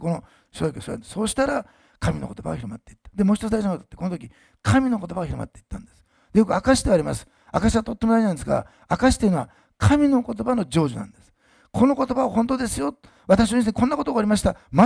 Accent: Osaka, Japan; 私大阪人だから食べ物のことで問題になるとホッとするんだよね

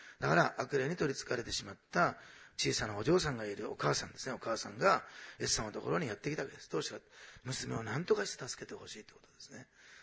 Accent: Osaka, Japan; born there; 私は大阪生まれで、知らなかったんです、しかとって言葉をね。だから東京行った時にシカトって言葉を聞いて

